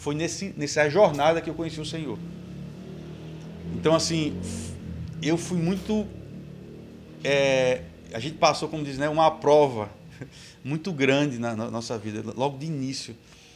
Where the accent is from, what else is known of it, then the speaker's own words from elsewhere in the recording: Belém, Pará, Brazil; now in Natal, Brazil; Eu sou de Belém do Pará, né, não tenho familiares aqui